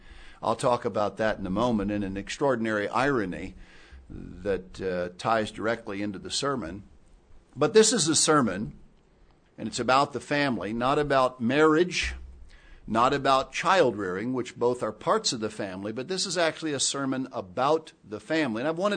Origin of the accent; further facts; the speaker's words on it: Lima, Ohio, United States; oh yes, I'm also from Lima, Ohio, as might be the case with me